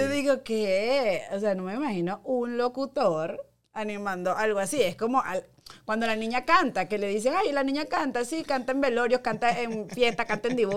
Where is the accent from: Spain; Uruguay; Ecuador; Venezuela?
Venezuela; Guárico; Yo que crecí en Guárico, bueno, además te reunían a hacer un sancocho.